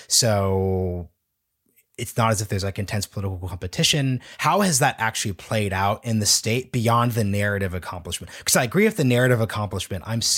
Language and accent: English; Oregon, United States; So, Pete, I'm from Oregon, so anything Seattle is not close to my heart, but close geographically to me.